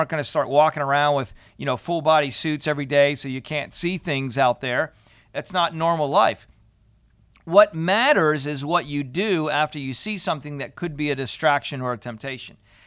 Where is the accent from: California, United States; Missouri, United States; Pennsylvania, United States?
Pennsylvania, United States; For a long time, years and years and years, the church, at least the one I grew up in Pennsylvania, really didn't talk about sex.